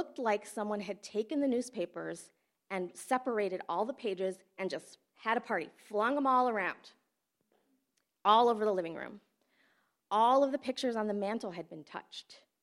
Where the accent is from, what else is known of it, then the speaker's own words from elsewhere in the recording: Flint, Michigan, United States; I came along, and I had a really great childhood growing up in Flint.